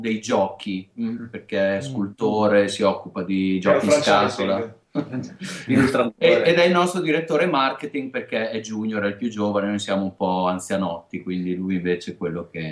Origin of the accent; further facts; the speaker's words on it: Emilia-Romagna, Italy; siamo romagnoli, si sentirà anche, credo, dalla S e dalla Z, che non è proprio canonica.